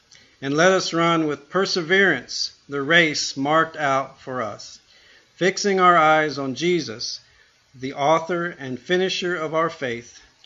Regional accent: Georgetown, Texas, United States; I'm from Austin, Texas area, specifically Georgetown.

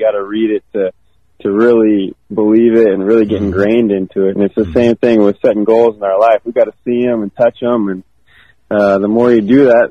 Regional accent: Washington, United States; We played the Huskies, so I was in my home state.

